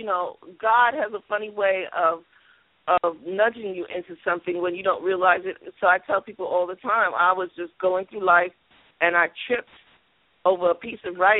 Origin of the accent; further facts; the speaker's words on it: New York City, New York, United States; You know, like I said, I grew up in Harlem, and there was a lot of older people who didn't know how to write